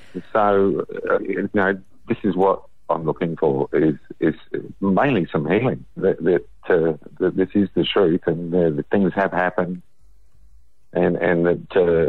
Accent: Portsmouth, South East England, United Kingdom; born there; I was born in Portsmouth somewhere. We're not sure where yet. And I was adopted out to … at the age of 8 months.

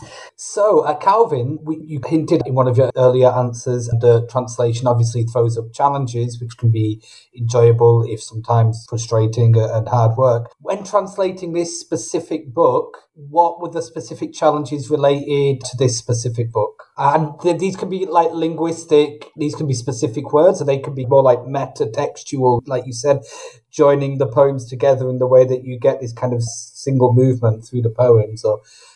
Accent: England, United Kingdom; now in Portugal; makes it impossible for me to forget that I live in Portugal is that there are lemons rotting on the floor everywhere I go. And for me being English

